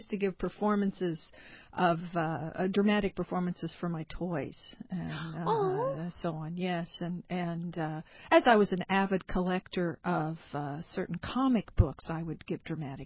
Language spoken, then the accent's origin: English; Appalachia, United States; I come from Appalachia. So, lots of storytelling. I grew up hearing older relatives, neighbors, on the porch on Sundays, always talking.